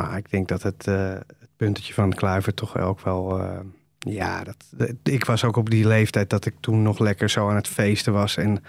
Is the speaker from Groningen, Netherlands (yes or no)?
no; Amsterdam, North Holland, Netherlands; also born or lived in New York; Zeker, ik ben niet in Amsterdam geboren. Ik ben in New York geboren, maar ik was 5 maanden. Toen ben ik naar de Jordaan verhuisd.